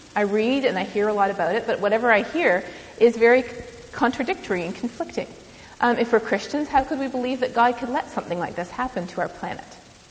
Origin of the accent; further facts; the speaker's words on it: Canada; As a Canadian, we're not really off the hook, though.